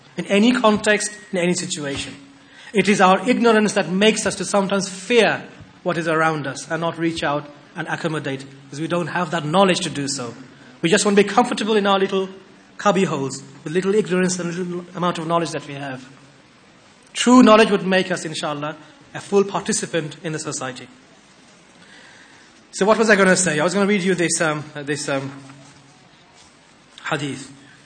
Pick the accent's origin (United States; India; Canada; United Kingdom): United Kingdom; We are born here, we are bred here, we are growing up here, we are British.